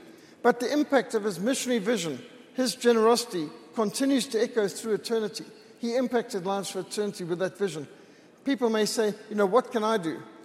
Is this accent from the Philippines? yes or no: no; Bulawayo, Matabeleland, Zimbabwe; I was brought up in Bulawayo, Matabeleland, but it was not Zimbabwe then. That was Rhodesia. It's Zimbabwe now.